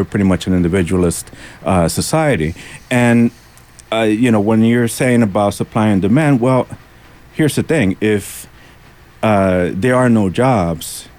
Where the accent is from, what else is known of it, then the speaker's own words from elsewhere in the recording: United States; I'm looking at it from, as an American, what would be good for us.